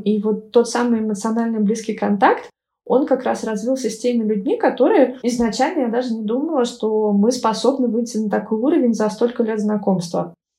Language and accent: Russian; Tula, Tula Oblast, Russia; Я не бежала из Тулы, я скорее просто ехала туда, где мне будет неплохо, и мне было интересно познать мир.